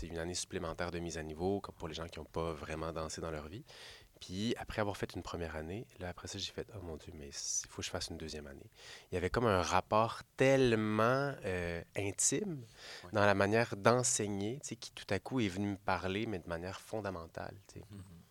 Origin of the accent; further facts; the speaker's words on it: Trois-Pistoles, Quebec, Canada; c'était pas possible dans la région où j'ai grandi, à Trois-Pistoles.